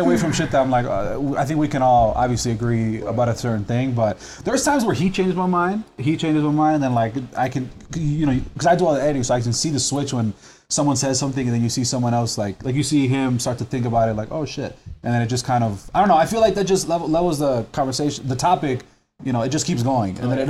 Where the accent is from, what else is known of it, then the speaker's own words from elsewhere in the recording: Montana, United States; Like I'm from Montana.